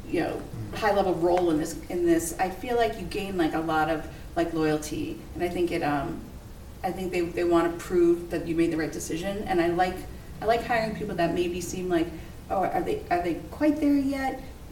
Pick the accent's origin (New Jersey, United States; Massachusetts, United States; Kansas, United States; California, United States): Massachusetts, United States; Natick; I grew up in Natick, next to Framingham.